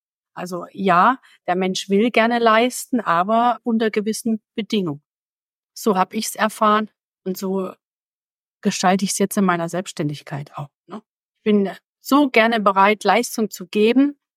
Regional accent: Thuringia, Germany; born there; moved away as an adult; Ich komme gebürtig aus Thüringen, lebe seit 2009. Hier im schönen Frankenland mit meinem Mann und mit meinen zwei Kindern.

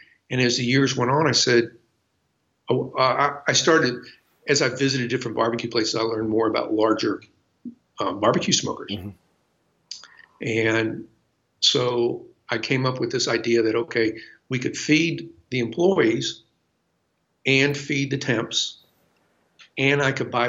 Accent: St. Louis, Missouri, United States; Growing up in St. Louis, barbecue was a, you know, it's that noun verb thing.

